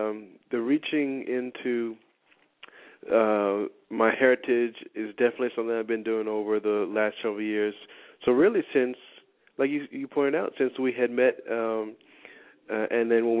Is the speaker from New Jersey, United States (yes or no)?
yes; New Jersey, United States; met my mother, and we grew up in New Jersey, wasn't much of a Middle Eastern or Egyptian community around. Didn't have Arabic being spoken at home.